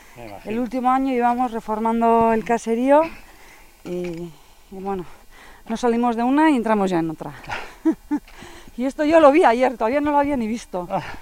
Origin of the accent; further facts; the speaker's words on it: Lasarte-Oria, Basque Country, Spain; mi ama de La Sarte, mi aita de Hernani, pero bueno, hemos crecido, estudiado y todo en La Sarte.